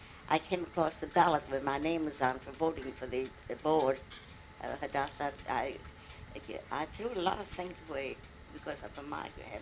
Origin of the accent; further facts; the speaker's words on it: United States; I thought, first of all, I'm an American.